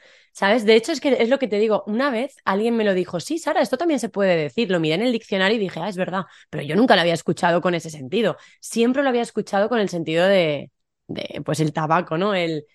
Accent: Valencia, Valencian Community, Spain; yo soy de Valencia, del este de España

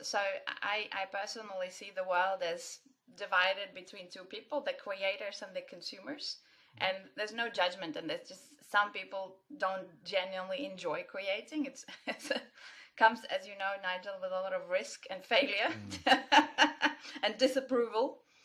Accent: Ukraine; I'm Ukrainian. I come from Ukraine, and while my country is in the news recently in the last year for obvious reasons

